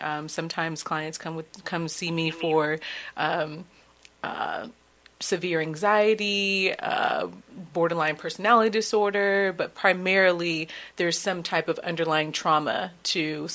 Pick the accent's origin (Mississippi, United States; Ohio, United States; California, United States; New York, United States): California, United States; I grew up in the Bay Area, Central. My family's in Stockton currently.